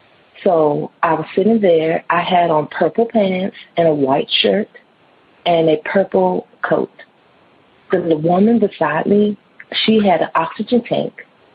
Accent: Washington, District of Columbia, United States; I'm from Washington, D.C., and I want to tell you guys about my first encounter with a real life ghost

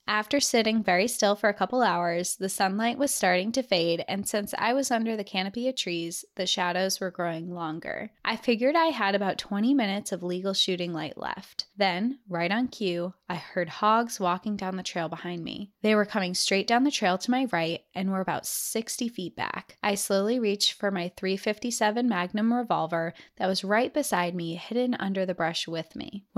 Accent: Austin, Texas, United States; I'm your typical, overly prideful, lanky Texan who always wears a cowboy hat and boots. I'm from Austin, Texas

